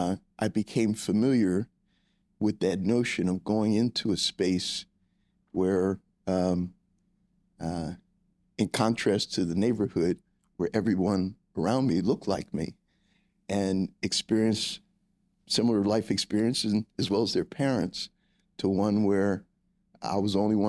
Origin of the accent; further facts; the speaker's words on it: Germantown, United States; So I have a lot of fond memories of growing up in Germantown.